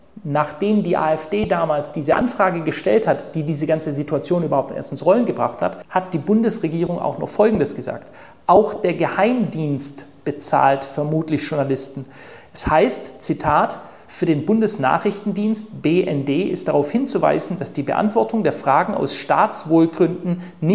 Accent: Baden-Württemberg, Germany; wie man bei uns im Schwabenland sagt

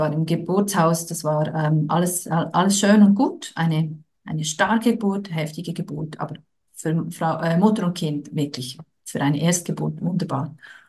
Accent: Switzerland; genau, und ich bin aus der Schweiz. Ich lebe ganz nahe der französischen Sprachgrenze mit meinem Mann und unseren drei Kindern. Wir haben einen kleinen Hof.

